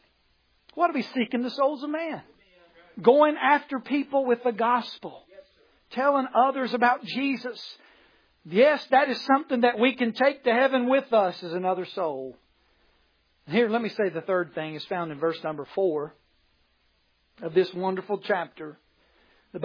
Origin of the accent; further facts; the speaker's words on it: Bolt, West Virginia, United States; Anyway, I was raised in Bolt, West Virginia, at least to the age of 5 years old. My dad pastored a little church. And we lived in a little single wide trailer on a dirt road.